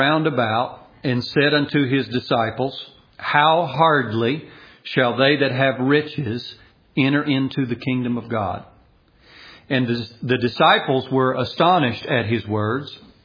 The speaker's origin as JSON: {"language": "English", "town": "Nashville", "region": "Tennessee", "country": "United States", "tie": "born or raised there", "said": "I grew up in Nashville, Tennessee, and I knew what I wanted to do."}